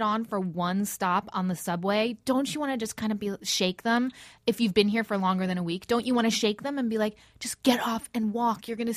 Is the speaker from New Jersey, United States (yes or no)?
yes; New Jersey, United States; also born or lived in New York City; I was born in New York City, but I grew up very, very, very far away, which is central New Jersey.